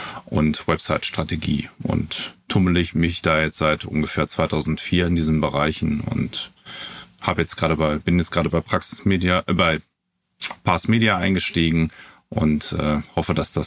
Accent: Dortmund, North Rhine-Westphalia, Germany; ich bin aus Dortmund

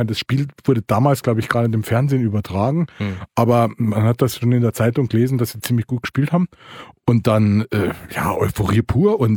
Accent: Munich, Bavaria, Germany; born there; Ich bin in München geboren

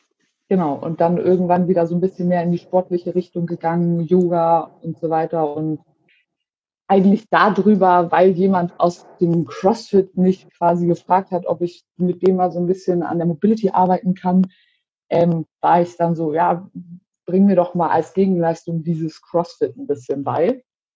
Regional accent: Hamburg, Germany; Ich bin jetzt 27, komme aus Hamburg.

